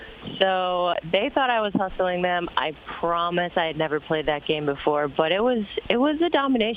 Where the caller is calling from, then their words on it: San Diego, California, United States; I am calling from sunny San Diego, California.